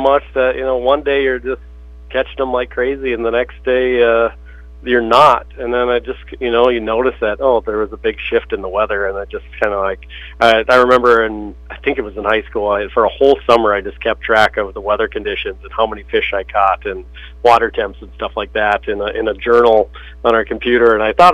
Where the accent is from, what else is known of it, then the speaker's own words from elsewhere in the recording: Litchfield, Minnesota, United States; central Minnesota, just west of the metro and kind of east of you guys, Litchfield, right on Highway 12 is my hometown. Grew up there with my folks and family and everything.